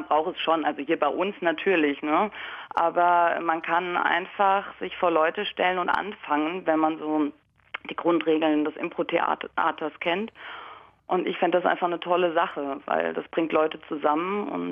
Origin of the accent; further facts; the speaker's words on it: Frankfurt, Hesse, Germany; Ich bin hier wirklich geboren, hier sogar in der Ecke, wo ich gerade wohne.